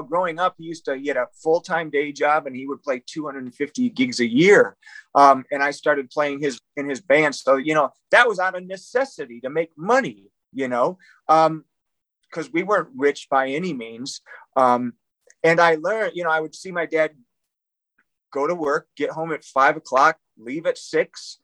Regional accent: Detroit, Michigan, United States; I would say it's just, you know, where I'm from. I'm from Detroit. It's a little different out there. How I was raised was a little different.

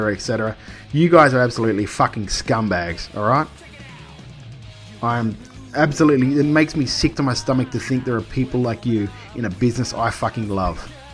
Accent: Queensland, Australia; In my hometown, or my home city of Queensland, state of Queensland, what am I doing?

